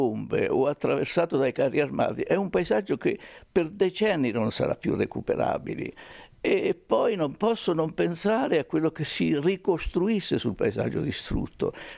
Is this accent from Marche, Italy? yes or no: yes; Colli del Tronto, Marche, Italy; born there; a proposito del mio paese di nascita, che si chiama Colli del Tronto, che è un paese di quasi 1000 abitanti nelle Marche.